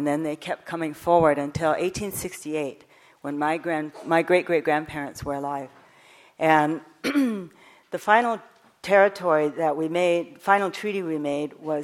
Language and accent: English; United States; I am from the Oglala band of the people who speak the Lakota language, the Lakota dialect, from the Great Sioux Nation, the Ochete Shakoi.